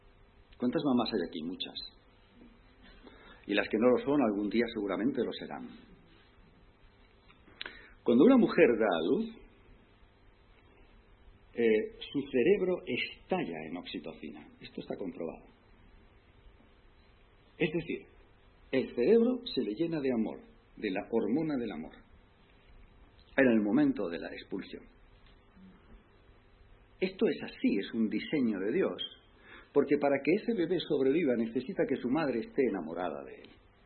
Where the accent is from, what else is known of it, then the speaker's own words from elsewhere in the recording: Balearic Islands, Spain; nosotros somos de Menorca, y cuando estamos en Menorca, en nuestra casita pequeña